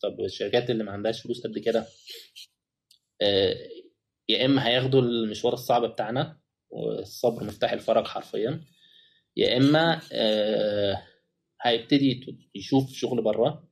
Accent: Egypt; بص احنا عندنا في مصر مواهب كتير جدا في الاوبريشنز

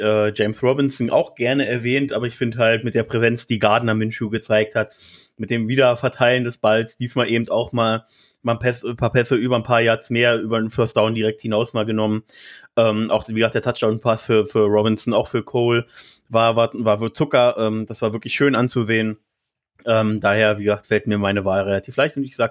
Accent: East Germany, Germany; Ja, als Ostdeutscher habe ich da halt eine schnelle Verbindung

